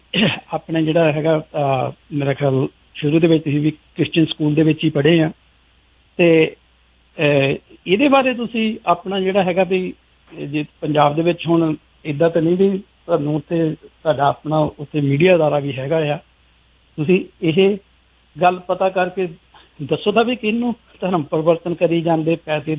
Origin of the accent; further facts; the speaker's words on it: Jalandhar, Punjab, India; ਮੈਨੂੰ ਪਤਾ ਮੈਂ ਜਲੰਧਰ ਤੋਂ ਹੀ ਹਾਂ